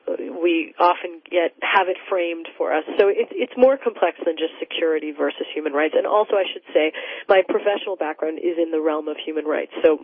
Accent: Montreal, Quebec, Canada; born there; also born or lived in Israel; I was born actually in Montreal. My father is Israeli and lives in Israel.

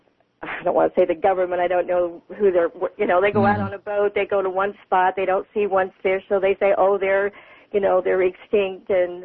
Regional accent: Charleston, Oregon, United States; I'm from Charleston, which is one of the last real fishing villages here in Oregon

